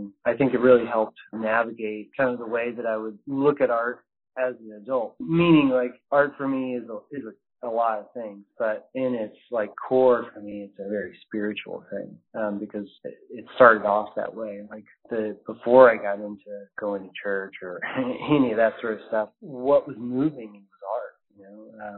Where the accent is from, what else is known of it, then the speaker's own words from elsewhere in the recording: Missouri, United States; I grew up in Missouri, and one of my best friends was Jordan Geiger, who was on your show, sort of, I think, by random coincidence.